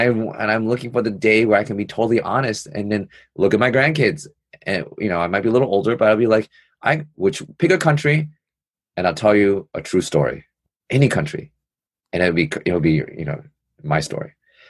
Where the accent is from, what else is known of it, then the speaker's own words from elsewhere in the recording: New York City, New York, United States; Because I definitely feel like when I grew up in New York City, the majority of people who I got into a lot of issues with were other Asian American men who want to tear me down.